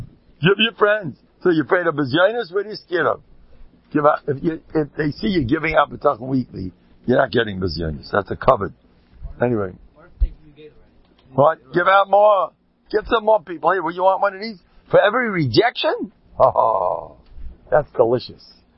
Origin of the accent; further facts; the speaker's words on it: Nevada, United States; I come from Nevada. Where I come from, this is what they do.